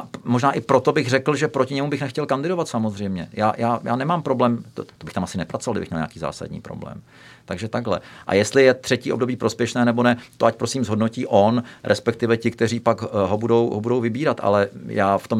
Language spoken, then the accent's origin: Czech; Prague, Czechia; já jsem kluk ze Smíchova